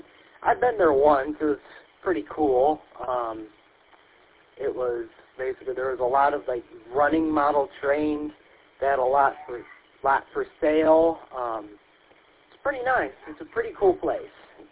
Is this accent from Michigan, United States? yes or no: yes; Lansing, Michigan, United States; born or raised there